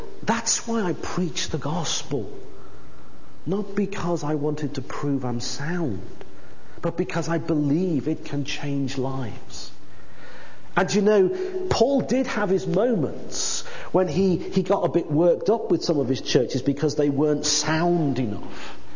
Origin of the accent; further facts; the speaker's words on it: Liverpool, North West England, United Kingdom; I came from a good sound evangelical church that I grew up in Liverpool